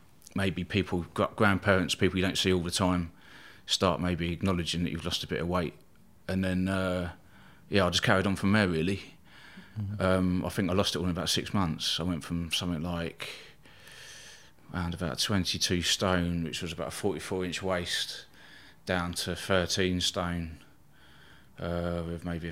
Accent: Eastbourne, South East England, United Kingdom; born there; I was born in Eastbourne, East Sussex on the south coast there.

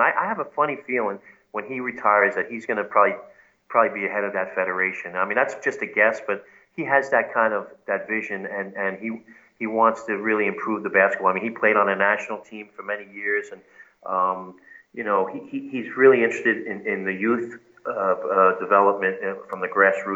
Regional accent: Bronx, New York, United States; Yeah, I mean, growing up in the Bronx, I never saw any haggis there.

